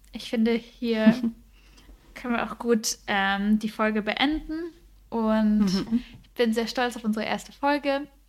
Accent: Germany; wir sind weiße Frauen, die in Deutschland beide groß geworden sind.

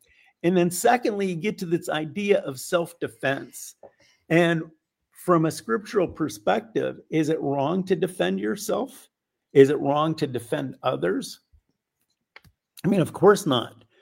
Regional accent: United States; And as an American and as a military man who swore an oath to defend the Constitution of the United States

